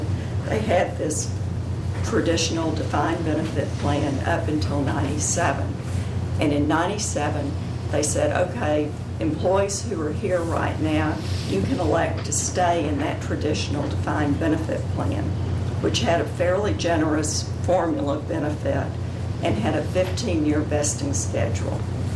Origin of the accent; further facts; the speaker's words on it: Austin, Texas, United States; I'm from Austin, Texas.